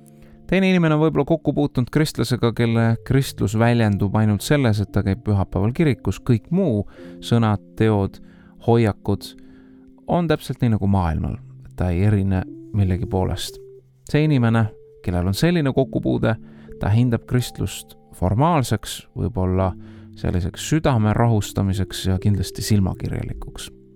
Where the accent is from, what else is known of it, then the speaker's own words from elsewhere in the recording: Kärdla, Hiiu County, Estonia; Hiiumaalt Kärdlast.